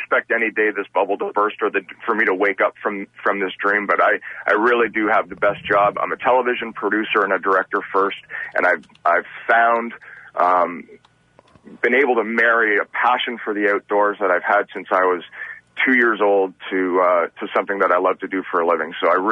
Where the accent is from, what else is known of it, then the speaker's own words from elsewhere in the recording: Toronto, Ontario, Canada; I'm from Toronto, Canada.